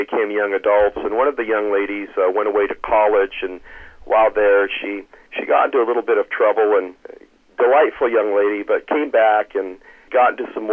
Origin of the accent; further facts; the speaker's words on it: Portland, Oregon, United States; the Lord's brought me back to my hometown. And I was not born here in the Portland area, but for most of my life, this is where I grew up.